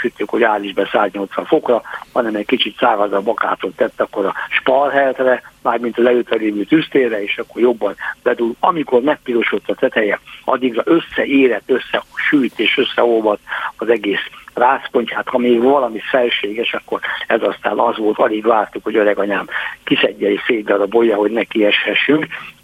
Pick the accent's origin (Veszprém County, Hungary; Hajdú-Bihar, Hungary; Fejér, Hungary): Fejér, Hungary; Ercsi; born there; Hát az én szülőföldem, Ercsi térsége, vagy szülőtájam, térsége, Ercsi is rácokkal települt be.